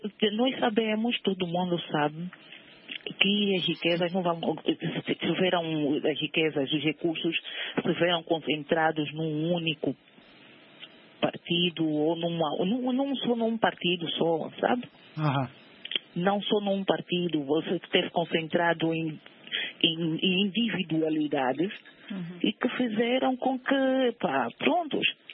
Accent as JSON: {"language": "Portuguese", "region": "Malanje", "country": "Angola", "said": "Olha, eu sou de Malange, me falaram, lá em Malange tem, olha, meninos de rua há demais."}